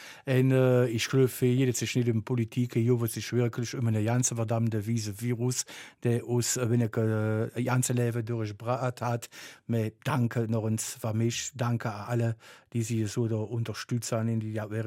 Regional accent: Germany; Ja, ich glaube, ich bin selber Deutscher, jetzt habe ich eine Impfung kriegen.

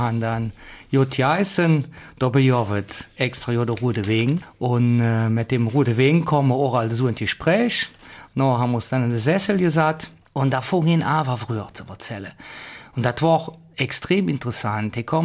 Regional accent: Hünningen, Wallonia, Belgium; now in Emmels, Belgium; ich stamme aus Hönningen, Hönningen bei Böllingen, wie man mit Blatt hört, und sehe jetzt alt über 50 Jahre in Emmels. Ich habe einfach noch Wurzeln in Hönningen

